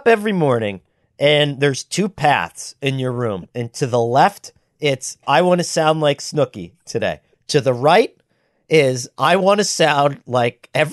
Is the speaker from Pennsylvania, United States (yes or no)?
yes; Scranton, Pennsylvania, United States; accent: Scranton; so I come from Scranton, right? And the Associated Press recently did a poll. I think it was 2 years ago, and we were voted the ugliest accent in America.